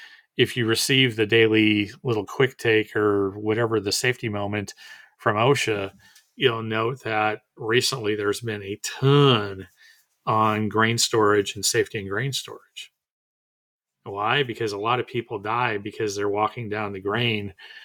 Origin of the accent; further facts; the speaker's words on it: Wisconsin, United States; I grew up in Wisconsin. Wisconsin's part of Region 5.